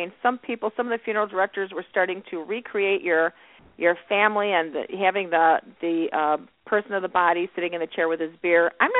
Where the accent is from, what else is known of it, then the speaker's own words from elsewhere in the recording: Ireland; We're Irish, man, and when we throw wakes, when we have parties, oh, my God, we are cracking up, we're laughing.